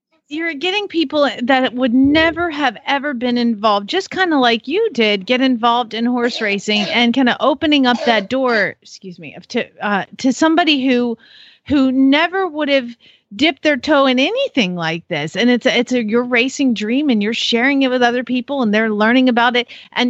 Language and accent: English; Atlanta, Georgia, United States; and I'm from Atlanta, born and raised